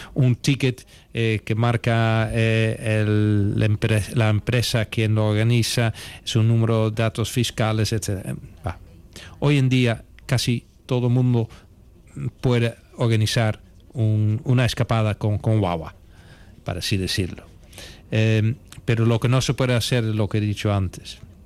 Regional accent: Netherlands; now in Spain; Hay una zona que es la zona roja en el país de origen, de donde yo provengo. Aunque me siento muy europeo y medio canario.

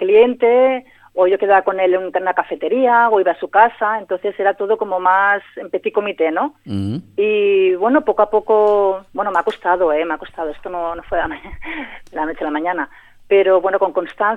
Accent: Blanes, Catalonia, Spain; Yo empecé en un receptivo cuando tenía 22 años, allí en Cataluña, y que yo soy de Blanes.

